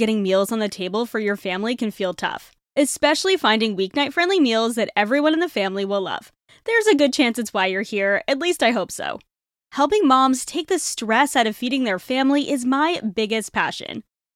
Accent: Rhode Island, United States; moved away as an adult; now in Toronto, California, United States; I didn't grow up with a Costco near me. I grew up in Rhode Island, and to this day, there still is no Costco in Rhode Island

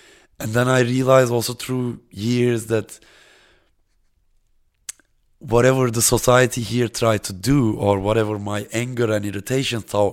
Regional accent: Istanbul, Turkey; now in Berlin, Germany; I grew up in Istanbul, it will always be my first love.

